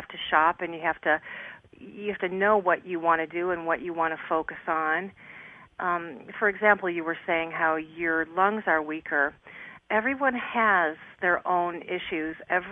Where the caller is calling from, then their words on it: San Francisco, California, United States; I'm calling from San Francisco today.